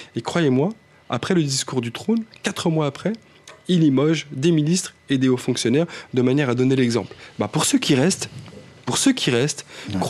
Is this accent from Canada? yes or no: no; Morocco; born there; moved away; pour parler de la situation du Maroc et des classes, et des différences de classes dans mon pays natal.